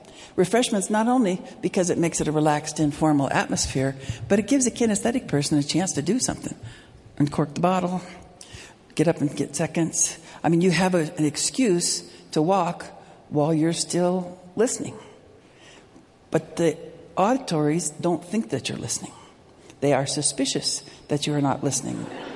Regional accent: Las Vegas, Nevada, United States; My dad was a Nazarene pastor, and I grew up in Las Vegas, right?

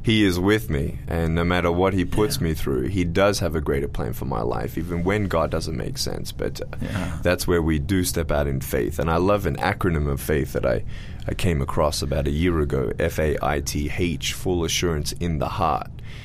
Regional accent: Australia; moved away as an adult; now in United States; And I moved from Australia about 3.5 years ago now.

